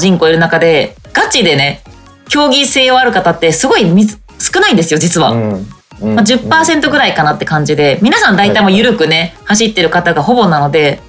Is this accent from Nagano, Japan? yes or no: no; Osaka, Japan; 私もう大阪生まれ大阪育ちズブズブの大阪人やのに